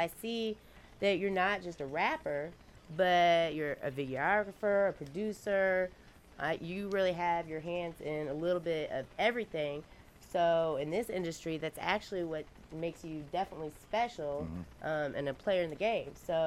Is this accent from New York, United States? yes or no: no; Bloomington, Illinois, United States; now in Chicago, United States; Yeah, I'm from Chicago, live in Inglewood, but I'm originally from Bloomington, so, you know, my heart stays down there with you.